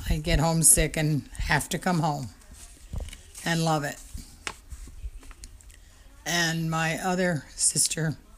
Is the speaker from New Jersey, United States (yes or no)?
yes; Wantage, New Jersey, United States; I was born in Wantage, and my family was my grandfather and father were dairy farmers in Wantage